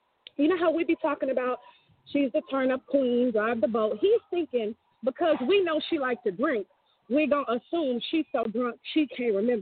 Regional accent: Houston, Texas, United States; I grew up around a lot of different people because I'm from Houston and they have all these different kind of ethnic sectors.

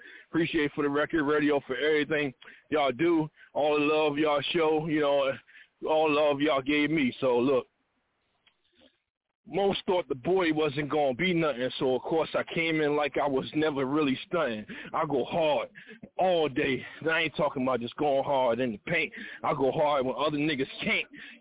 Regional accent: Philadelphia, Pennsylvania, United States; Like, I came from the Philly area, you know, so I was out there grinding, you know.

